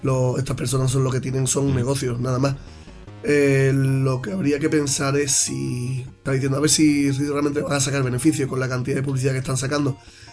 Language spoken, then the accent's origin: Spanish; Dos Hermanas, Andalusia, Spain; Escucha, en mi pueblo, en Dos Hermanas